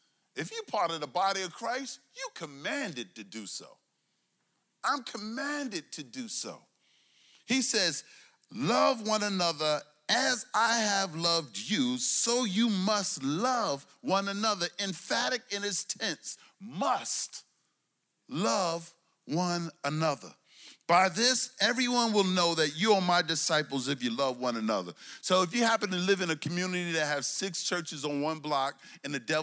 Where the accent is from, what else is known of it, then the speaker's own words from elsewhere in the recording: Brooklyn, New York, United States; I'm from Brooklyn, New York. That's my hometown for my fellow New Yorker. That's my hometown, all right? Bed-Stuy